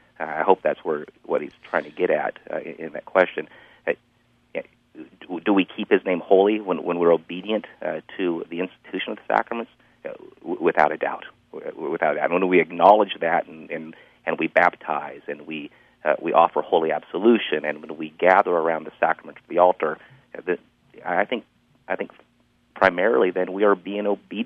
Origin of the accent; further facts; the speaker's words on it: United States; We're American pragmatists.